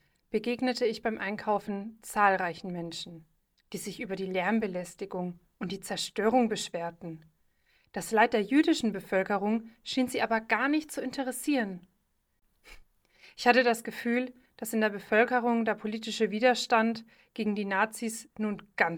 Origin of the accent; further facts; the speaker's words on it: Würzburg, Bavaria, Germany; auch hier in meiner Heimatstadt Würzburg.